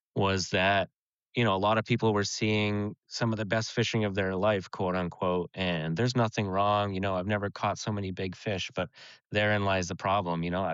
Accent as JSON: {"language": "English", "town": "Buzzards Bay", "region": "Massachusetts", "country": "United States", "tie": "born or raised there", "said": "And where I grew up down in Buzzards Bay, we used to have, you know, harbors choked with them."}